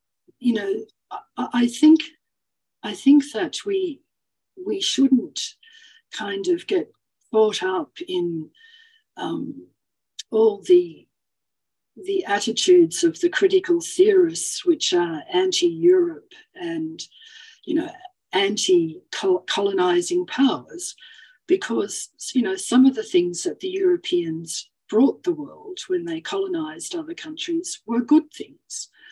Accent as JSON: {"language": "English", "country": "Australia", "said": "as an Australian, I always think that when people raise these kinds of issues, that in my early childhood years, I was taught by nuns"}